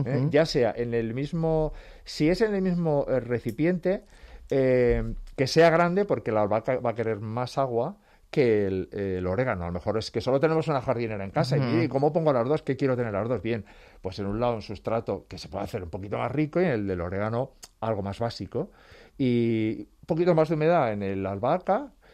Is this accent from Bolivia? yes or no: no; Peraleda de San Román, Extremadura, Spain; Fíjate, yo recuerdo, en mi pueblo, en Extremadura, en Peralada de San Román